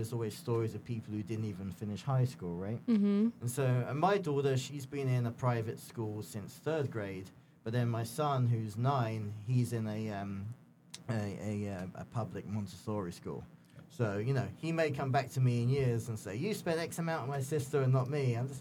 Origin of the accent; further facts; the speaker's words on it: England, United Kingdom; I grew up in England.